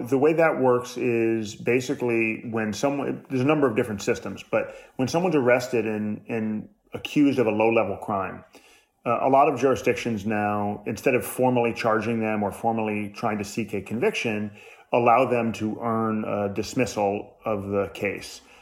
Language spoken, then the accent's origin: English; New York City, New York, United States; born there; You know, I was born in New York City in 1980.